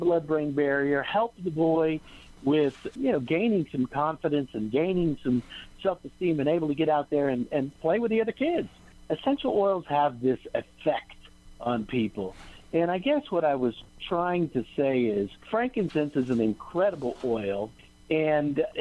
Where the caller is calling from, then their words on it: Salt Lake City, Utah, United States; Just real quick, I am in Salt Lake.